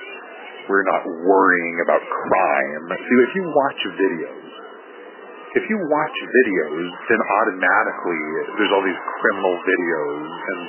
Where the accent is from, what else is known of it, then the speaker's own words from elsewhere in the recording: California, United States; I'm from Northern California, and I can pronounce words correctly.